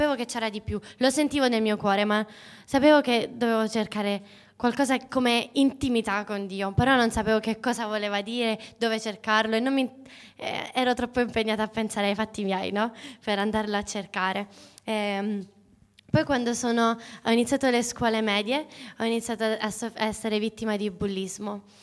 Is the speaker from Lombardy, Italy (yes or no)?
no; Pescara, Abruzzo, Italy; ho 20 anni e vengo da Pescara, dall'Abruzzo. Quindi per me è un grande privilegio essere tornata nella mia patria